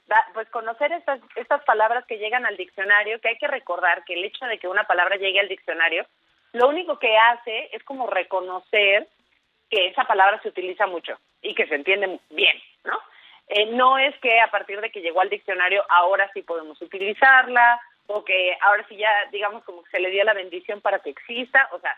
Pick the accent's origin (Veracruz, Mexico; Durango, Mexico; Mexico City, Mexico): Mexico City, Mexico; born there; es la palabra mexiqueño o mexiqueña para hacer referencia a quienes nacimos en Ciudad de México.